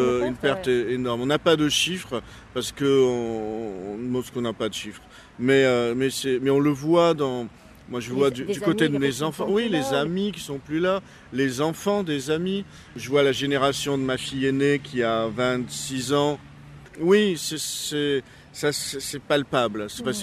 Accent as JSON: {"language": "French", "country": "France", "said": "on est français avec une religion, voilà, on ne va pas dans une église, on va dans une synagogue"}